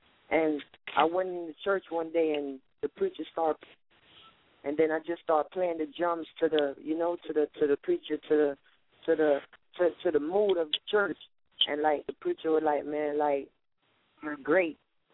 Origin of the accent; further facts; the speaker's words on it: Kingston, Jamaica; Born and raised in Kingston, Jamaica.